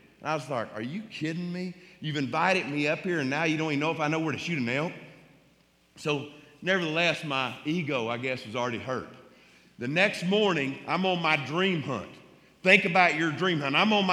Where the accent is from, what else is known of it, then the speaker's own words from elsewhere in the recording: Oklahoma, United States; I grew up in Oklahoma, as he said. I have a wife and two kids that are my life.